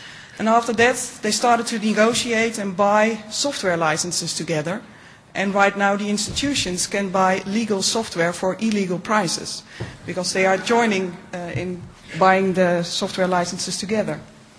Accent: Netherlands; I'm from the Netherlands, and the Netherlands is most famous, as you might know, because of its wooden shoes, tulips, windmills.

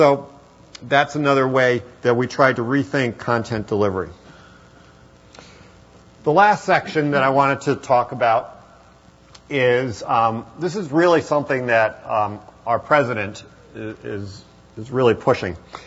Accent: Ithaca, New York, United States; I grew up in Ithaca. I know about the local stuff

